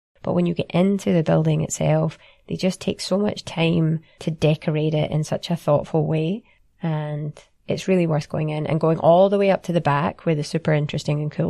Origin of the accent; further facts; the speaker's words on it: Scotland, United Kingdom; as a Scottish person, we don't actually celebrate Thanksgiving in Scotland.